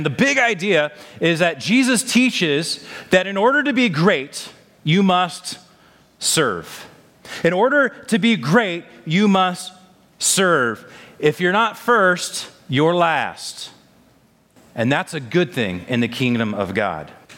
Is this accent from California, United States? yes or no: yes; California, United States; In fact, growing up in Sonoma County in California, we were blessed with thick tule fog during the summer.